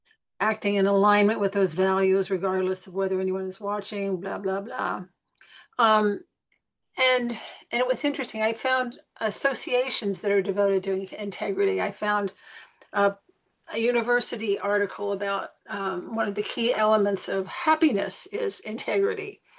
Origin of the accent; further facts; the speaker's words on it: Sacramento, California, United States; I'm from California, from Sacramento.